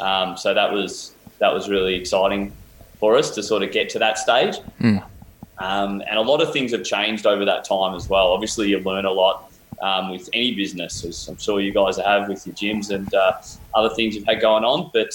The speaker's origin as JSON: {"language": "English", "town": "Melbourne", "region": "Victoria", "country": "Australia", "said": "I'm from Melbourne, play Australian rules football down in Melbourne."}